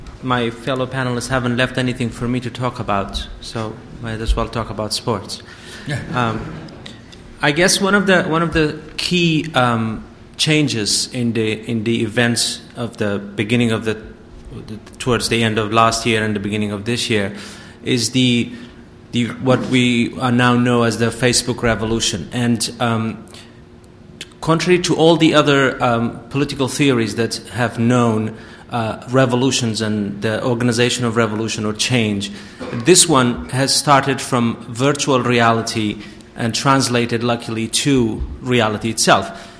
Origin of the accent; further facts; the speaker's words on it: Iraq; I grew up in Iraq through the Iran-Iraq war and the first Gulf War and then the toppling of Saddam